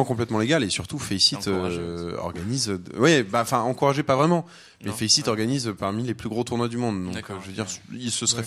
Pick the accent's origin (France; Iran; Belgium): France; je suis hyper content en tant que français de voir qu'il y a plein de joueurs français